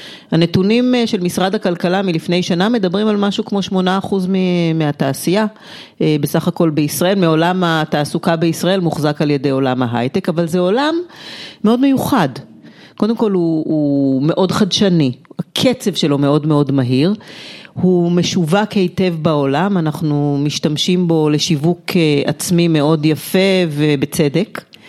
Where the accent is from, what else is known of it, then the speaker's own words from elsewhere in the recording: Haifa, Haifa District, Israel; also born or lived in Jerusalem; now in Herzliya, Israel; אני בת 48, גרה בהרצליה. גדלתי בחיפה ובירושלים, מה שעושה אותי קצת יותר מגוונת מהסטנדרט.